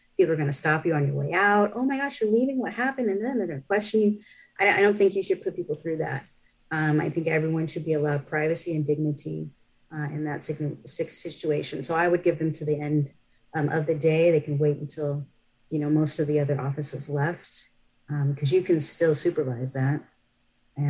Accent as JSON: {"language": "English", "town": "Seattle", "region": "Washington", "country": "United States", "tie": "born or raised there", "also_born_or_lived": "Miami", "said": "Well, Seattle's my hometown. That's where I was born and raised. And so Miami is where I was living and working at the time."}